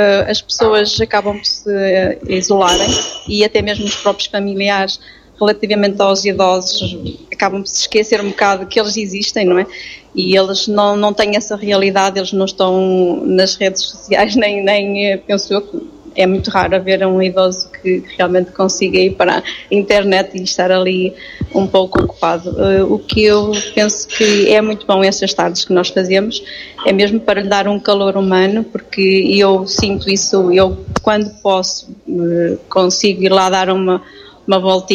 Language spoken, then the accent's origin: Portuguese; Macieira, Portugal; sou macieirense, nasci em Macieira